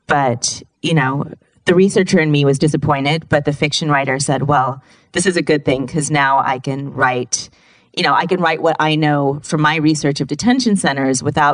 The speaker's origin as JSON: {"language": "English", "town": "Sacramento", "region": "California", "country": "United States", "tie": "born or raised there", "lives_now": "Berkeley, United States", "said": "I grew up in Sacramento, and Berkeley was like the place to try to get to. And I went to school here, I went to university here, and I've lived here again for the past 7 years."}